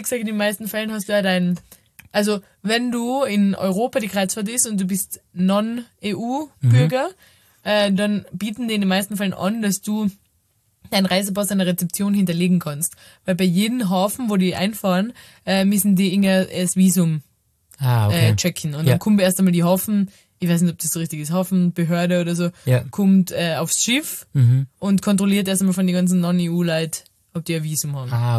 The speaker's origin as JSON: {"language": "German", "region": "Vienna", "country": "Austria", "tie": "born or raised there", "said": "Ich verhalte mich wie so, als wäre ich mein Leben lang in Wien aufgewachsen."}